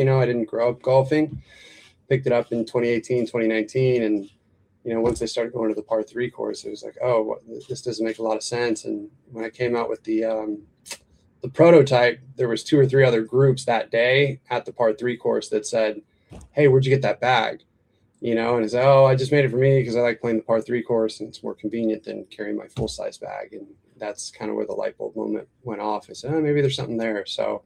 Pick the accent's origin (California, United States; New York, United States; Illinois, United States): California, United States; San Diego; I'm from San Diego, grew up in San Diego.